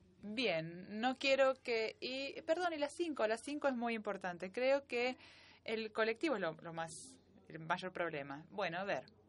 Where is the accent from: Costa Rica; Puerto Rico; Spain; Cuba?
Costa Rica; de Costa Rica. Trabajamos en estaciones de televisiones